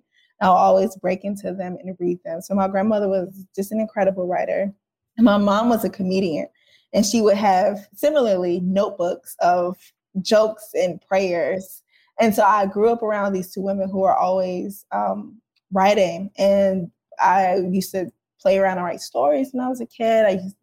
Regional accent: St. Louis, Missouri, United States; I am from St. Louis, Missouri, South Side, near downtown.

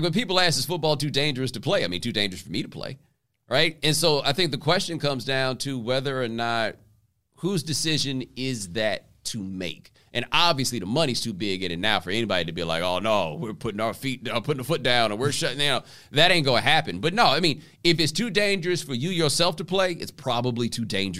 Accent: Texas, United States; and I'm from Texas, so I've seen this with my own eyes, kids in Texas playing football.

